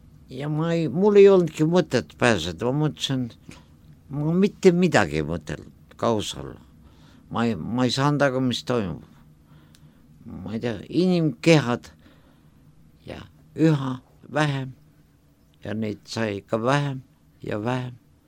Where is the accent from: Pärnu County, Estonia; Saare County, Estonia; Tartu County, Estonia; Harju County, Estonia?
Tartu County, Estonia; Tartu; Ja ma sündisin Tartus, Tartu poisina, kui vaadata ideekaardi järgi